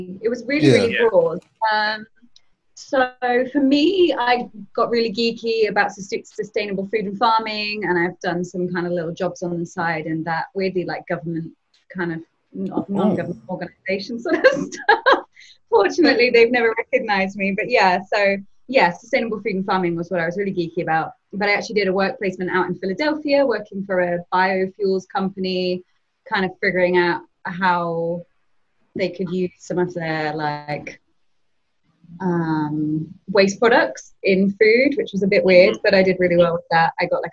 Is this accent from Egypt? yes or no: no; United Kingdom; I am a British porn actress.